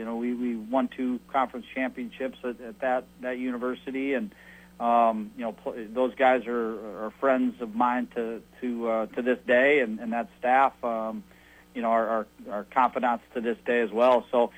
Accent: Blaine, Minnesota, United States; Yeah, I think, you know, growing up in Blaine was an awesome. It was an awesome football community.

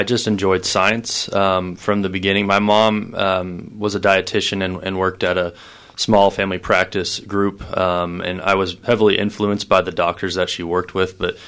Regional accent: Kansas City, United States; Yeah, I grew up outside of Kansas City, and I went to Manhattan Christian College and played soccer there for a little bit

